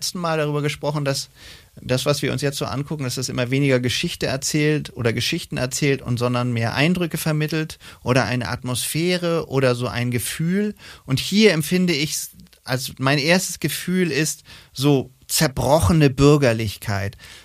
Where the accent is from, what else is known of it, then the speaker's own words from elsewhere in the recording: Hamburg, Germany; Ich bin Hamburger, aber für uns gibt es kein G. Ich habe auch mal in so einer Wohnung gewohnt, im Grindelhof, Grindelhof 2